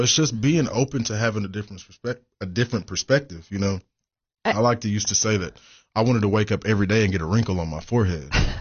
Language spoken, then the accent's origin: English; Cookeville, Tennessee, United States; Born and bred, you know, which is another reason why I really wanted to come back home.